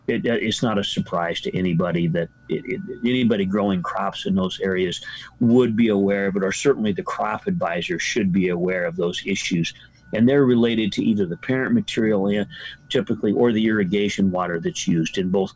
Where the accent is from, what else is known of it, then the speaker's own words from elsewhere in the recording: Michigan, United States; And in fact, I grew up in Michigan